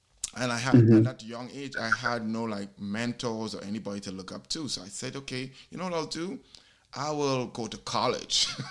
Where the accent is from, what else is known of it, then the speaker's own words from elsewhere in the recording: Brooklyn, New York, United States; when I was small, growing up in East New York, Brooklyn, a really tough neighborhood.